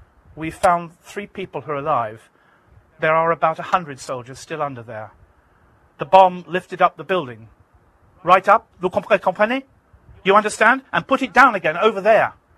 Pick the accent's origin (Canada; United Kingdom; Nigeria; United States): United Kingdom; I won't insult you and be patronizing as a Brit by telling you what that resonance is.